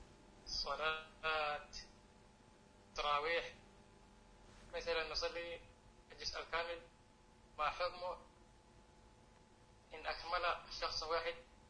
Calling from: Somalia; شيخ أنا من الصومال

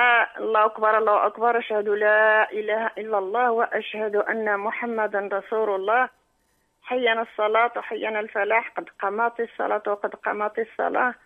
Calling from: Netherlands; من هولندا.

